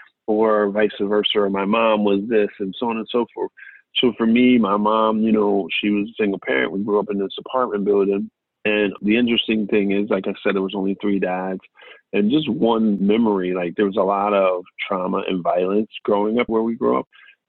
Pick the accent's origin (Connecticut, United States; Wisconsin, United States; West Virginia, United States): Connecticut, United States; Stamford; So I grew up in Stamford, Connecticut. I always say the West Side. So I grew up in Stamford on the West Side.